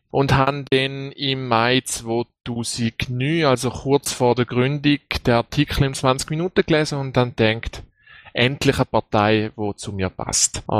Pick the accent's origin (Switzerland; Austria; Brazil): Switzerland; Thurgau; moved away as an adult; now in Zurich, Switzerland; Ich komme ursprünglich aus dem Thurgau, mein Bürgerort ist glaube ich Trogen. Ich bin hauptsächlich im Thurgau aufgewachsen, bin erst halb durchs Studium in Zürich gelandet, wohne in Zürich jetzt seit gut 5 Jahren, arbeite auch da.